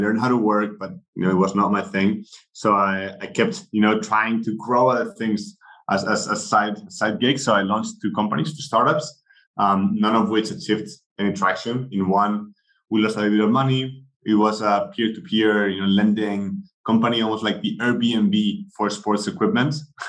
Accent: Spain; I'm from Spain, so I grew up there.

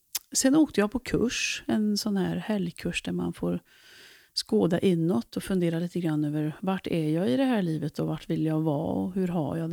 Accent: Dals Rostock, Västra Götaland County, Sweden; accent: Dalsland dialect; also born or lived in Mellerud; now in Åmål, Sweden; Jag är uppväxt i Dals Rostock, en liten kurort har varit det för länge sedan. Sen bodde jag en massa år i Mellerud. Och ja, levde mitt familjeliv där. Och sen flyttade jag till Åmål. Där jag stortrivdes.

